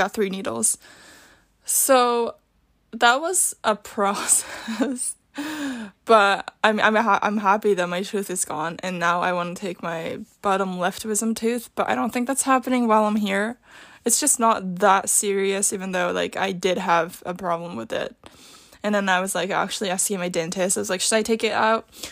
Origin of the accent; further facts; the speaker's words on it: Japan; obviously, like, I'm from Japan, and I have family here